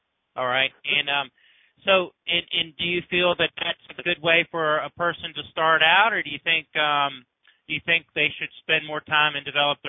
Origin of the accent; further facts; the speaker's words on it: Asheville, North Carolina, United States; I'm from Asheville, North Carolina.